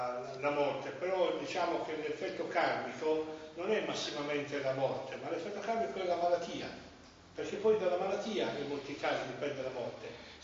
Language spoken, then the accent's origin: Italian; Sassari, Sardinia, Italy; born there; mio padre era di famiglia ligure, però io sono nato a Sassari, sono molto legato a questa città